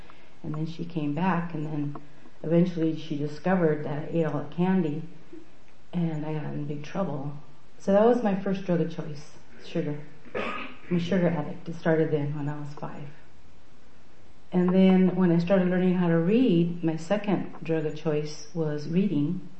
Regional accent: Lompoc, California, United States; born there; I was born in Camp Cook in Lompoc or Santa Maria, wherever Camp Cook was at.

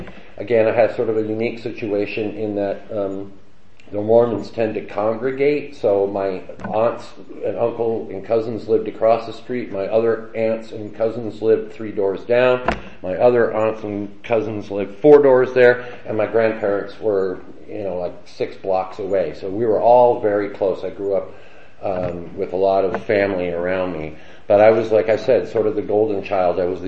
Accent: California, United States; Real quick, my story. I grew up in Orange County.

